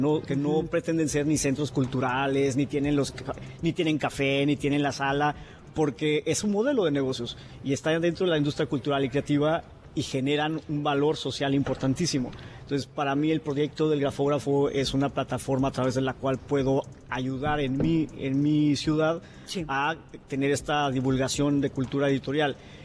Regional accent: Tijuana, Baja California, Mexico; como mexicanos dentro del país, Tijuana, nuestra ubicación geográfica puede jugarnos mucho en contra.

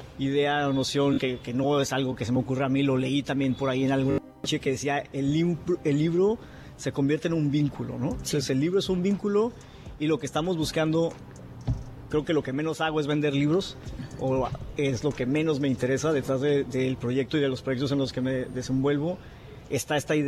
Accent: Tijuana, Baja California, Mexico; como mexicanos dentro del país, Tijuana, nuestra ubicación geográfica puede jugarnos mucho en contra.

